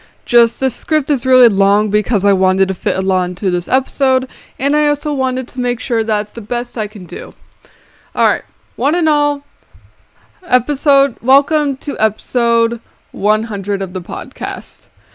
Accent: Canada; I am Canadian and I've never traveled outside of Ontario and Quebec.

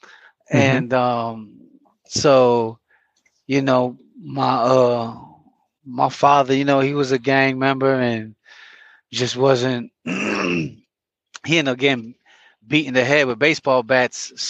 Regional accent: Chicago, Illinois, United States; I'm from Chicago, Illinois, and, you know, I come from, Chicago, especially in the 90s, was really rough.

